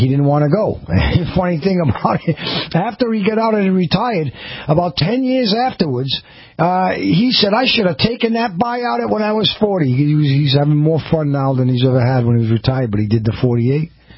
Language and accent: English; New York City, New York, United States; And I'm from New York City. So when I first came out here in 1999, it was a beautiful summer day in August.